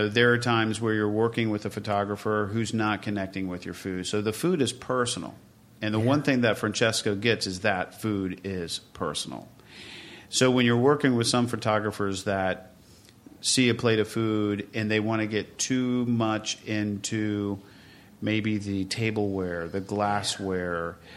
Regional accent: Lake Ozark, Missouri, United States; also born or lived in Savannah, Georgia; I was born in Savannah shortly after my father had gotten a promotion to work in Lake Ozark, Missouri.

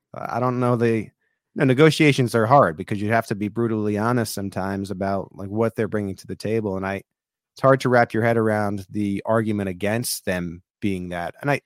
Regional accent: New York, United States; Yeah, I'm from Long Island, of course.

